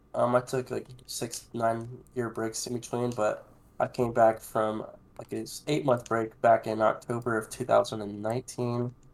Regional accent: Texas, United States; I'm from Texas.

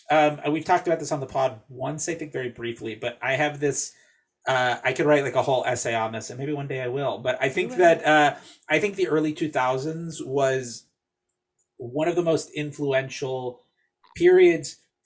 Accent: Fort Lauderdale, Florida, United States; So I'm from Fort Lauderdale, but I went to college in Boca Raton

